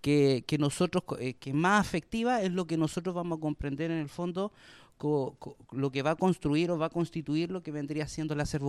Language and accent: Spanish; Valparaíso, Chile; Yo como porteño también me siento parte, digamos, o sea, es como de repente sentir el olor a café tostado y me acuerdo inmediatamente los días domingos en Valparaíso